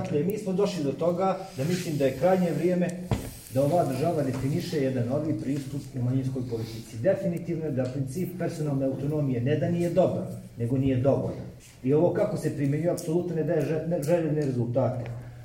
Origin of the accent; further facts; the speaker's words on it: Sandžak, Serbia; kod nas u Sandžaku se i dalje nastavlja praksa obrnuto proporcionalnog zapošljavanja po nacionalnom ključu